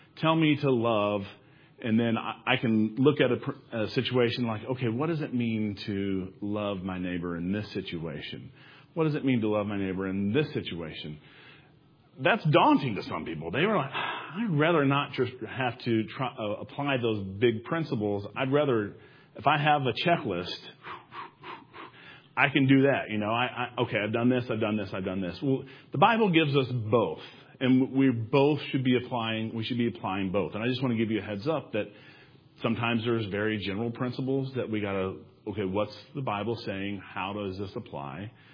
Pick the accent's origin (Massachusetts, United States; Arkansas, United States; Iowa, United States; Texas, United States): Arkansas, United States; Worden is the church that we grew up in Arkansas, that we had this discussion.